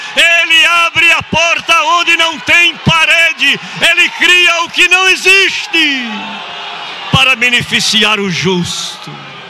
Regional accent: Northeast Region, Brazil; Eu sou lá do Nordeste, eu tenho que pregar na linguagem que o povo entenda

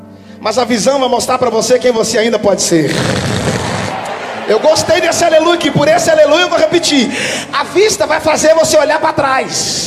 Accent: Minas Gerais, Brazil; Eu sou mineiro, sabe como é que é, né?

